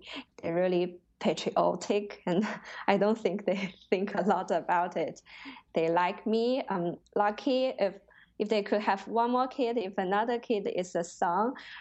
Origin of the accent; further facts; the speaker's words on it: Wuhan, Hubei, China; But for cities like my hometown Wuhan and other second or third tier cities, there are some reforms in Hukou system